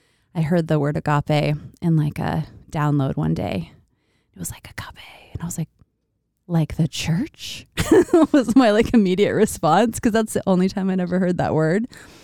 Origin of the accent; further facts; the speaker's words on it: Boise, Idaho, United States; I grew up here in Boise and tried to leave a bunch of different times and kept coming back.